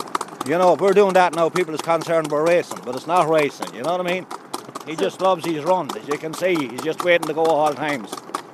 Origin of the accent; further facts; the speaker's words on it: Ireland; We're Irish people, we're born and reared in it, you know.